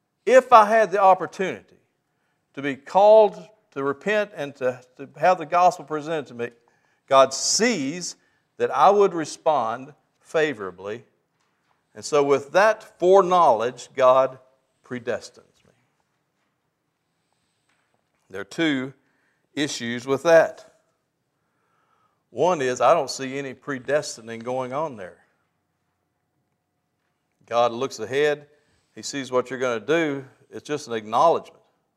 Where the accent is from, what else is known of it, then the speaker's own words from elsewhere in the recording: Heber Springs, Arkansas, United States; And then, lo and behold, they find out I'm from Heber Springs, Arkansas.